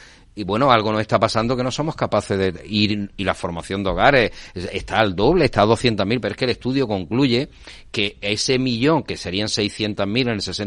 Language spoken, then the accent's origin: Spanish; Torrox, Andalusia, Spain; cada cual presumimos y somos de un municipio como es Torró, y lo digo por Fitur, no por hacer publicidad a mi pueblo, que lo llevo en el corazón siempre, vengo de allí esta mañana.